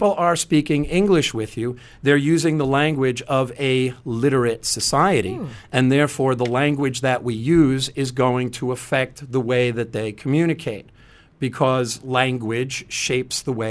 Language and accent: English; United States; you being Malaysian, me being American, we're having intercultural communication.